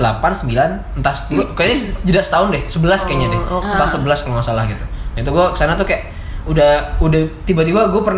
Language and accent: Indonesian; Riau, Indonesia; Daerah Sumatera. Ya, karena emang itu kampung gua.